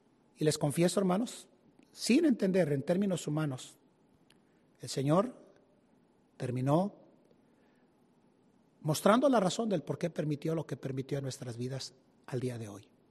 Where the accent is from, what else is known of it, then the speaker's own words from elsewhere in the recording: Colombia; moved away; yo sé que muchos de ustedes saben la razón del por qué yo salí de Colombia